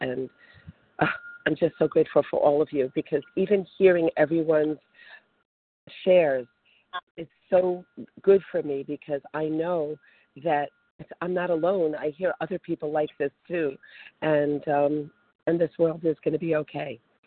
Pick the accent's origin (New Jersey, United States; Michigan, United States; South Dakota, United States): New Jersey, United States; I'm from New Jersey and I'm a compulsive overeater.